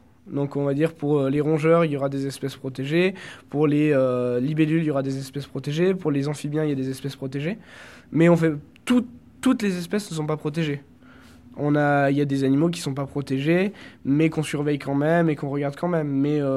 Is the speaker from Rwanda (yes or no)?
no; France; notre hérisson de chez nous en France